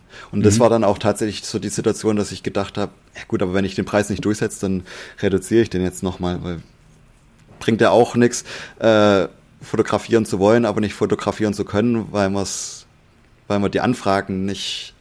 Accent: Baden-Württemberg, Germany; ich bin auch Schwabe.

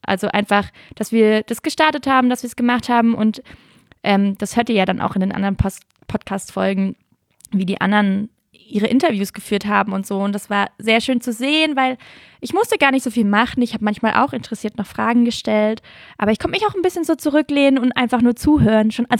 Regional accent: Lörrach, Baden-Württemberg, Germany; ich komme ja eher so aus Lörracher Gegend.

